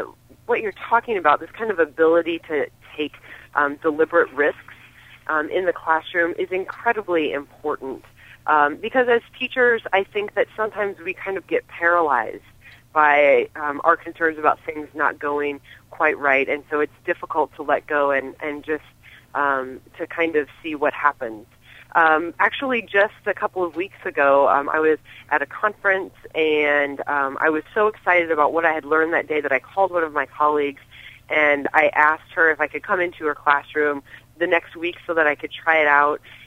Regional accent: Iowa, United States; Not for me. I was born in Iowa. I graduated from Winterset High School. Both of my post-secondary degrees are from Iowa State University.

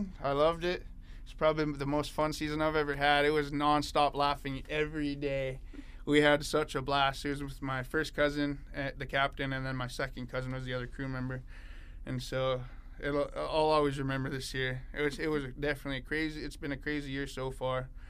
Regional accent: Dillingham, Alaska, United States; I was born and raised here in Dillingham.

